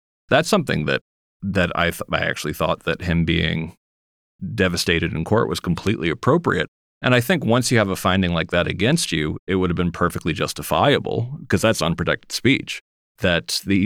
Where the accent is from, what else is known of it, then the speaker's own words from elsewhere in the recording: Danbury, Connecticut, United States; I grew up in Danbury, Connecticut, and Newtown is kind of a suburb of Danbury.